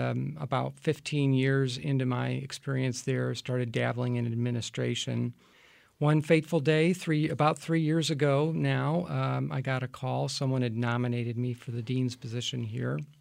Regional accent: Chicago, Illinois, United States; Well, I grew up in the Chicago area, and my father was a musician.

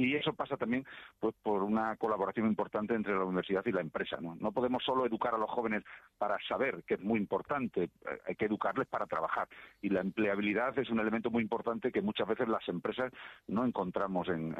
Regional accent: Extremadura, Spain; Es una reflexión dura como extremeño, pero efectivamente

